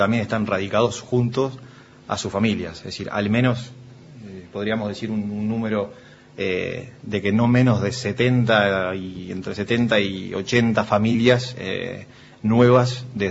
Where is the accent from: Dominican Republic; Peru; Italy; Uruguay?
Uruguay; Durazno; born there; also born or lived in Montevideo; now in Fray Bentos, Uruguay; Yo soy nacido en Durazno, sí. Luego viví la mayor parte de mi vida en Montevideo y los últimos 6 años antes de ingresar a la empresa estuve estudiando en el exterior. Y soy uno de los casos de que nos mudamos con mi familia aquí a Fray Bentos.